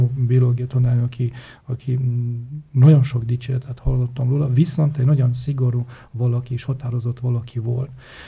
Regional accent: Faraoani, Bacău County, Romania; Hát ott nevelkedtem, ott ugye Bákó megyében, Bákóvárosban születtem, nevelkedtem a Forrófalván, ugye nagyon sokáig. Ott jártam az iskolát 10 évig

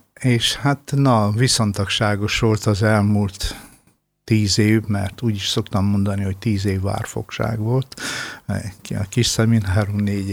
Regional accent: Oradea, Bihor, Romania; itt a Várad-Velencei templomban, mert oda ott születtem, oda valósi vagyok

